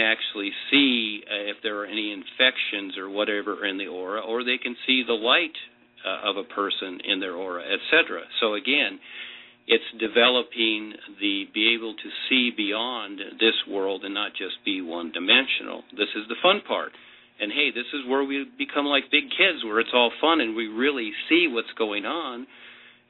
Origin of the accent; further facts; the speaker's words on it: Saint Paul, Minnesota, United States; born there; I was born in St. Paul, Minnesota, which is where there are a lot of Germans.